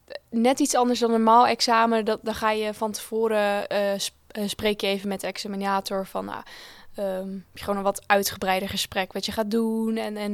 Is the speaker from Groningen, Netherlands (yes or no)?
yes; Groningen, Netherlands; Ik kom uit Groningen en ben bijna afgestudeerd journalist.